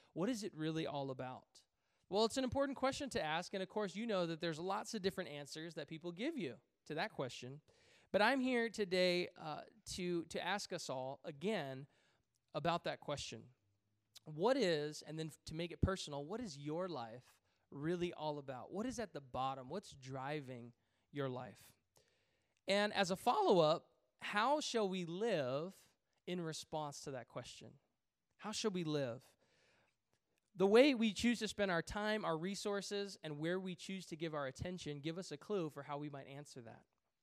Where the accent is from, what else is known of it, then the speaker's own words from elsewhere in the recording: Malaysia; It might have something to do with being Chinese Malaysian, but I love lychee, rambutan.